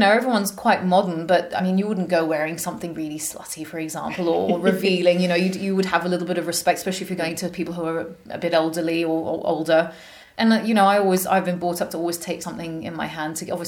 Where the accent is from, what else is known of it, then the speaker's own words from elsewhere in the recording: England, United Kingdom; also born or lived in France; I grew up in England and I have sort of Arabic roots. And then I moved here and there and lived in France.